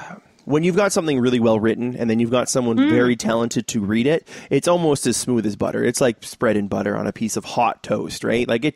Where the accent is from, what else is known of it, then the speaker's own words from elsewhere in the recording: Canada; I don't know, as a Canadian, is there anything bigger than